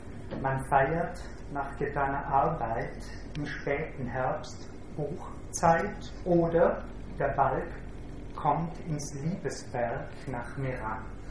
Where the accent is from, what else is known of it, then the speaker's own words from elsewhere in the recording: Tyrol, Austria; Aufrecht, bin ja Tiroler, bin ich am größten.